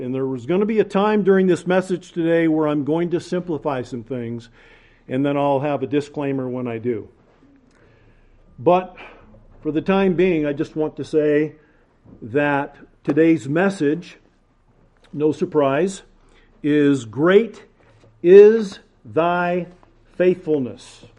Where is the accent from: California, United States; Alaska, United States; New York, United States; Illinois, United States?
California, United States; Bakersfield; Okay, I'm from Bakersfield. I like everything John Wayne.